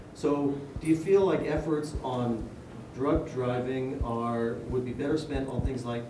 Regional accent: Canada; I'm a legislator from Canada, and we need data to understand the impact of policy development.

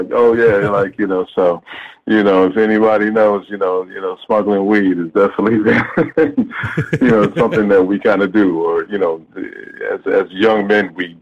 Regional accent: New York, United States; I'm from New York, you know, I love NY till

